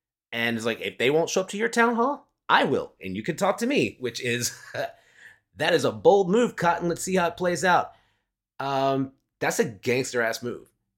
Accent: United States; I'm a taxpayer, but I'm also an American. I'm a human being.

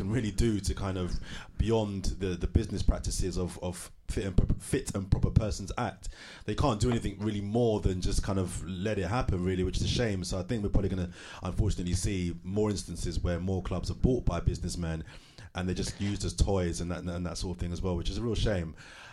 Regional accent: London, United Kingdom; as a Londoner

